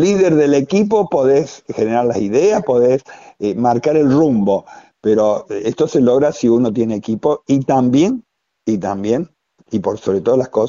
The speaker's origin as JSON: {"language": "Spanish", "town": "Santa Rosa de Calamuchita", "region": "Córdoba", "country": "Argentina", "tie": "born or raised there", "said": "Mi pueblo natal, vale decir que es mi pueblo natal, ¿no?"}